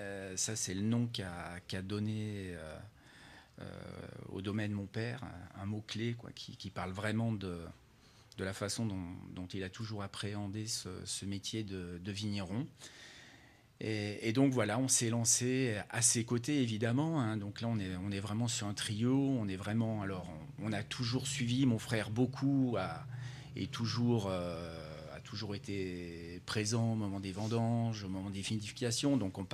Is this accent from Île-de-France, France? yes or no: no; Auvergne-Rhône-Alpes, France; Par contre, c'est vrai que assez rapidement, j'ai quitté la Savoie.